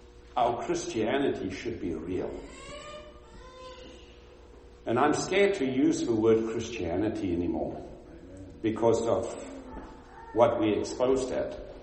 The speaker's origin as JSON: {"language": "English", "country": "South Africa", "moved": "yes", "said": "I came from South Africa. My family moved to Africa in 1849. And I moved out of there in 91, came to this country and made this my home."}